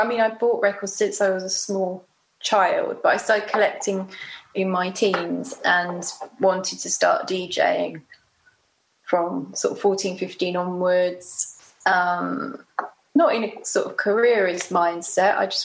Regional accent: Bromley, London, United Kingdom; I mean, I grew up in Bromley, so it was very, it's nice. My primary school's right near my house. Still is near my parents.

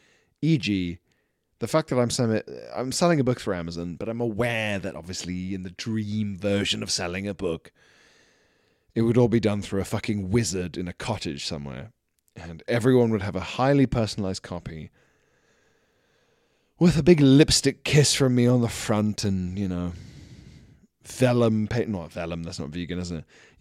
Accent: South Africa; moved away; it was such a cultural difference when we moved here from South Africa

